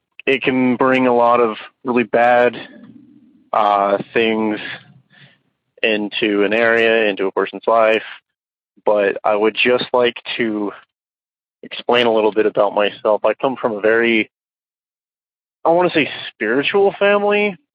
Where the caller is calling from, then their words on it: Utah, United States; Hello, I'm calling in from Utah.